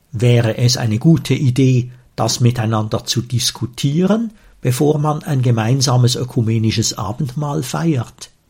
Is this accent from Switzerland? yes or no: yes; Switzerland; Manchmal stimmt das auch, bei uns in der Schweiz.